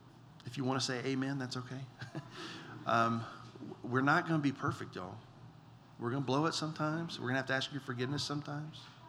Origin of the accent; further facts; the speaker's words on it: Deep South, United States; I grew up in the Deep South